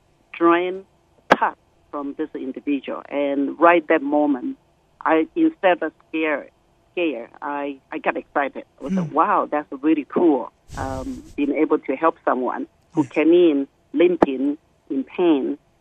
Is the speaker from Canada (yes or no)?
no; Taichung, Taiwan; I was born and grew up in Taiwan, in the very central part of Taiwan called Taichung, a small village which is very close to a famous tourist place called Samwon Lake.